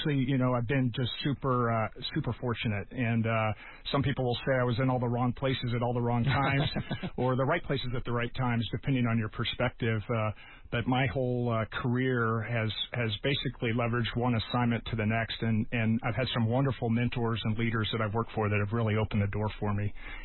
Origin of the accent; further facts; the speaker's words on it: Arizona, United States; I grew up in the White Mountains here in Arizona. I consider myself pretty much an Arizona native